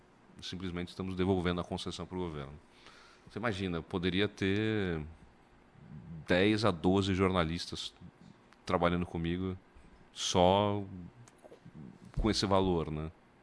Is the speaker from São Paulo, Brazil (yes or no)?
yes; São Paulo, Brazil; moved away as an adult; Vocês devem perceber, talvez, pelo meu sotaque, que estou passando por uma mudança grande na vida, que sou de São Paulo, fiz minha carreira inteira em rádios de São Paulo